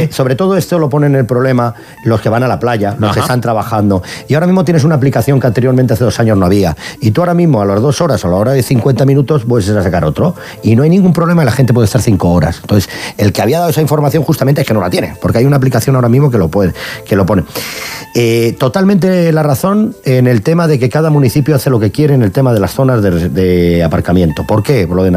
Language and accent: Spanish; Vitoria, Basque Country, Spain; mi tierra, Vitoria, mi tierra, donde tengo toda la familia